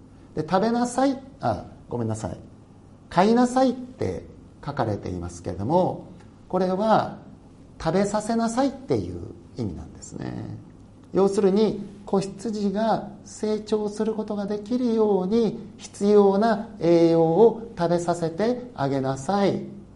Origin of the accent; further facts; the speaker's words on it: Hokkaido, Japan; 私は北海道で生まれ育った人間ですから、暑いところが大嫌いだったんです。